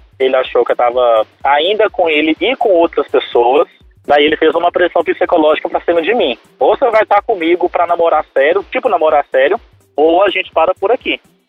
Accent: Belo Horizonte, Minas Gerais, Brazil; Eu sou de BH, moro no Boa Vista.

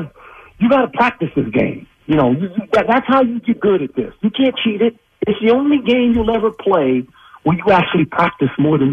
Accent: West Coast, United States; I'm a Philly guy. And I'm from the West Coast, man. I'm from the West Coast.

